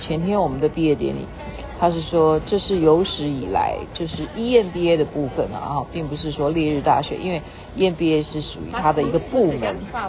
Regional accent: Taiwan; 我们就说我们来自哪里，台湾，就这样子

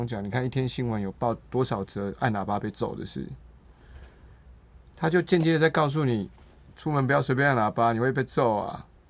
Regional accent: Taiwan; 我就更认定了我就是台湾人，没有什么本省外省，我就是在这个岛上长大的人，我就是一个台湾人，我在这边出生，我在这边念书，我在这边成长到现在，我觉得我说我是一个台湾人道道底底

